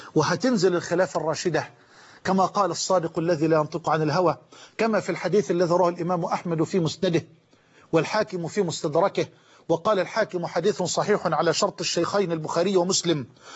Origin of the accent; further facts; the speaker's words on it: Egypt; وأسأل الله سبحانه وتعالى أن يجعل بلدنا مصر أمنا أمانا سخاء رخاء.